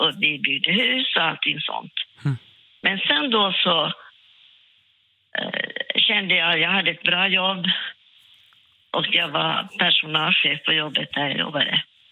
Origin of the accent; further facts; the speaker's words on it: Finland; moved away as an adult; now in Sweden; Jag kommer från Finland